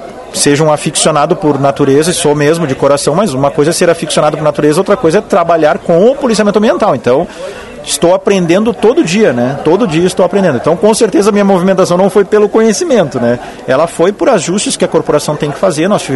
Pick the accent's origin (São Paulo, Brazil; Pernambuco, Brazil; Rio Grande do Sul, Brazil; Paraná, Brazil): Rio Grande do Sul, Brazil; Lajeado; Vim de Lajado, né, para Passo Fundo